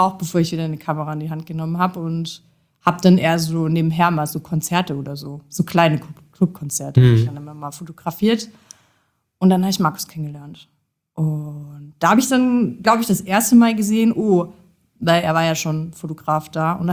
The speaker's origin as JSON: {"language": "German", "town": "Jena", "region": "Thuringia", "country": "Germany", "said": "Ja, also ich komme auch aus Jena"}